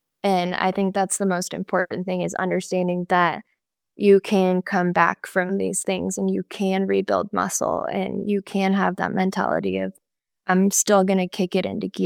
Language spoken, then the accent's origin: English; Colorado, United States; I'm just from Colorado and it was not my cup of tea.